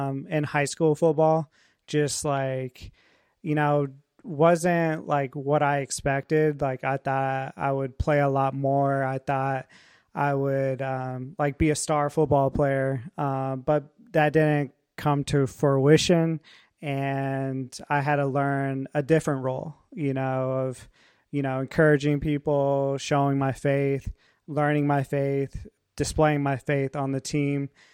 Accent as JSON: {"language": "English", "town": "Yorktown", "region": "Virginia", "country": "United States", "tie": "born there", "said": "So I was born in Yorktown, Virginia, and I have three brothers and one sister."}